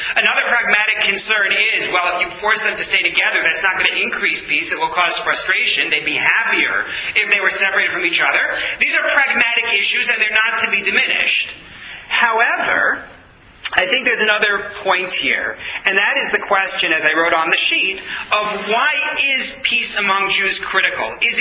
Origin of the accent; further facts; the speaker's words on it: United States; I'm an American.